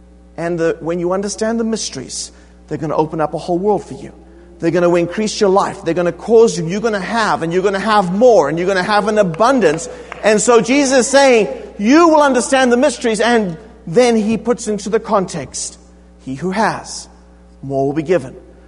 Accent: South Africa; I grew up in South Africa. I grew up in a very sort of rigid British boarding school.

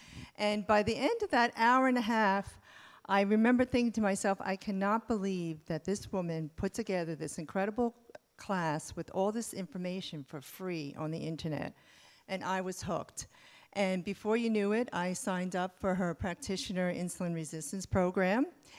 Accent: Miami, Florida, United States; As she said … from Miami, Florida, and I do health and wellness consulting for corporations.

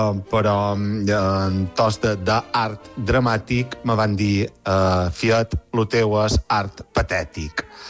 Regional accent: Ciutadella, Balearic Islands, Spain; de Ciutadella i jo de petit sempre he volgut ser actor

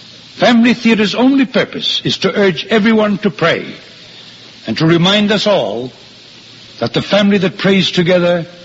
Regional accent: Pennsylvania, United States; the founder of my home state of Pennsylvania, William Penn, once said

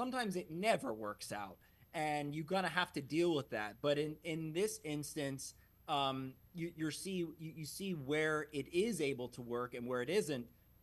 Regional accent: California, United States; And then I came back home and got to work for my hometown station, KCAL KCBS.

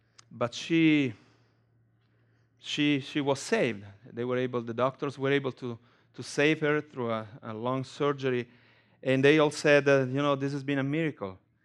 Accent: Rome, Lazio, Italy; English is a second language; I was born and raised in Rome, and I was one of those people who did not really care about God.

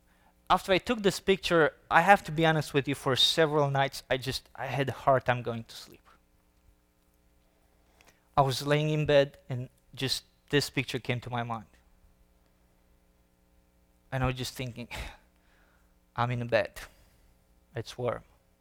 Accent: Romania; And of course, you know I'm from Romania, so I do have Romania in my heart.

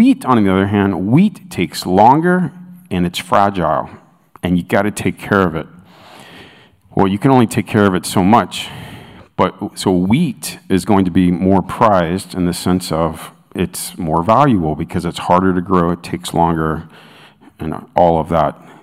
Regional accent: United States; Now, I have to admit, I'm from America. I'm from a Western culture.

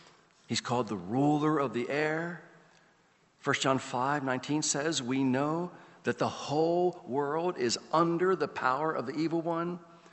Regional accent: Baltimore, Maryland, United States; I grew up in Baltimore. I know some bad neighborhoods

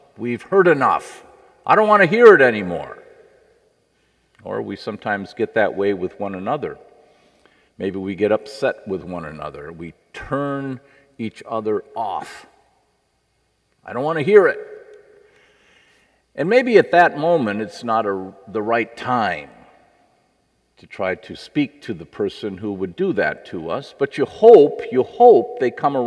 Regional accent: Minnesota, United States; a elderly woman at the parish where I grew up in Minnesota

